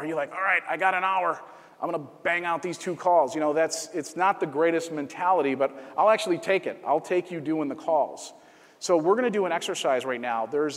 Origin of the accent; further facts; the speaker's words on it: Chicago, Illinois, United States; Sorry, I'm from Chicago.